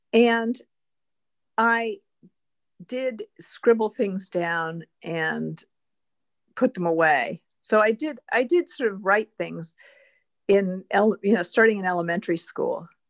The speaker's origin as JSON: {"language": "English", "town": "Los Angeles", "region": "California", "country": "United States", "tie": "born or raised there", "said": "But I grew up in Los Angeles, and my parents were not helicopter parents."}